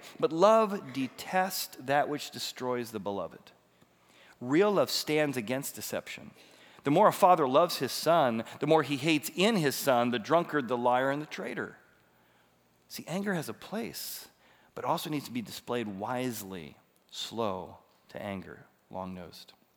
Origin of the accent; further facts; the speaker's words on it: Ireland; Oh, you don't realize I'm Irish. You don't realize that's what my dad was.